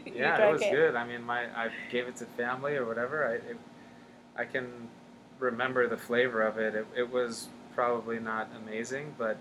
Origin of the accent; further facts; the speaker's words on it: New York, United States; Yeah, so growing up in New York, we drank a lot of 40s.